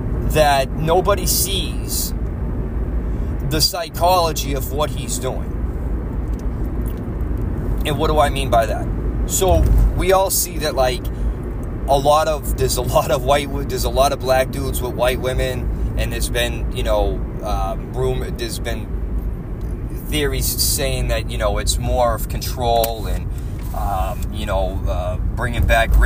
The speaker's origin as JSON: {"language": "English", "town": "Boston", "region": "Massachusetts", "country": "United States", "moved": "yes", "lives_now": "New Hampshire, United States", "said": "so I come from Boston and I moved up here. I moved to New Hampshire about 10 years ago, right?"}